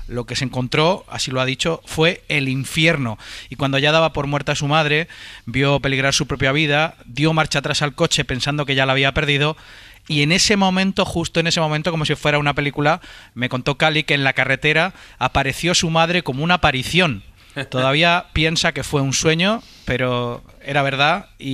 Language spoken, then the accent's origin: Spanish; Region of Murcia, Spain; En el sureste, también en mi tierra, en Murcia